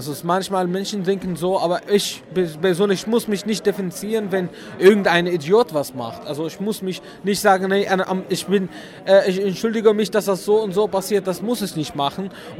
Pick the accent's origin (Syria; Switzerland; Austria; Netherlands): Syria; German is a second language; now in Berlin, Germany; ich komme aus Syrien, wohne hier in, also ich wohne in Berlin, nicht in Stuttgart, aber ich wohne in Deutschland seit 3,5 Jahren.